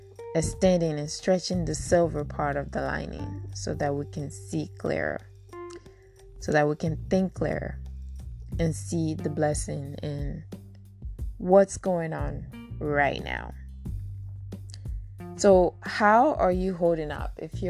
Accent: Lomé, Maritime, Togo; If you don't know, I am from West Africa. I was born and raised in a tiny little country called Togo, West Africa. And right now, the inhabitants of my of my city, Lomé, Togo

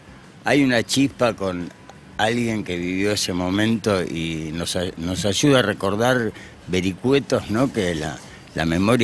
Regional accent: Buenos Aires, Argentina; El tango es parte de nuestro ADN como porteño, te lo digo.

